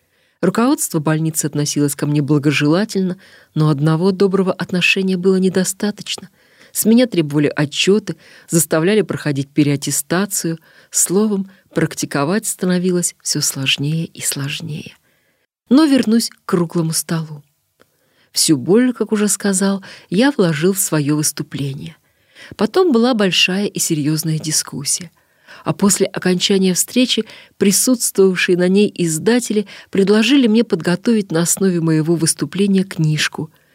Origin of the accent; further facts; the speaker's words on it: Cheboksary, Chuvashia, Russia; Родом она была из Чебоксара. Это моя малая родина.